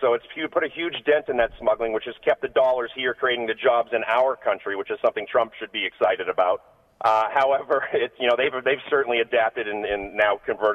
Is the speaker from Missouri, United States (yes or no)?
no; Massachusetts, United States; I grew up in Massachusetts and skied 93 my whole life